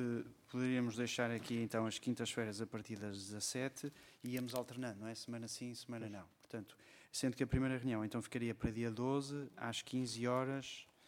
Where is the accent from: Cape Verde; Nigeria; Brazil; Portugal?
Portugal; Porto; sou do Porto e tenho que fazer essa viagem.